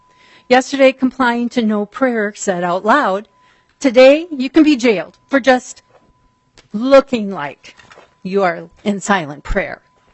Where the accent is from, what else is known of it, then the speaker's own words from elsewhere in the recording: Rochester, Minnesota, United States; I'm from Rochester, Minnesota